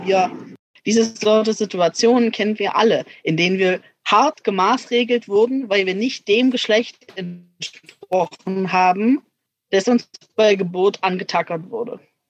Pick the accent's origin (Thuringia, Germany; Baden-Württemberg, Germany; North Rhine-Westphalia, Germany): Baden-Württemberg, Germany; Ich komme aus Baden-Württemberg.